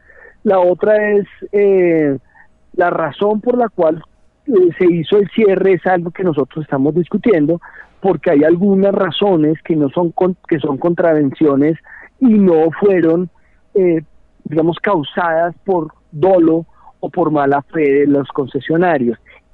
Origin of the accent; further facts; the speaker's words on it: Colombia; Nosotros como colombianos y colombianas tenemos derecho a fundar medios masivos de comunicación